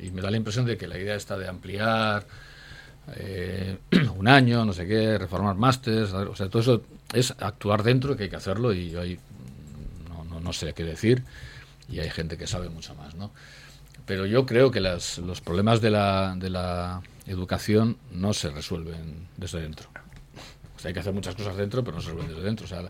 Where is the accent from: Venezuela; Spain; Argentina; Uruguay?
Spain; Basque Country; nuestra sociedad vasca, pues en algunos casos, por ejemplo, en mi pueblo